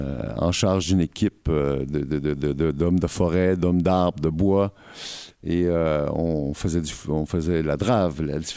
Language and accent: French; Quebec, Canada; Moi, je suis Québécois et je suis très fier du Québec.